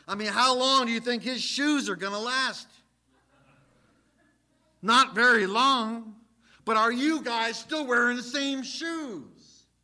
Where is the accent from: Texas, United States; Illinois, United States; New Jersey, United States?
New Jersey, United States; Reminds me of something from growing up in Jersey. It was called Pop Warner football.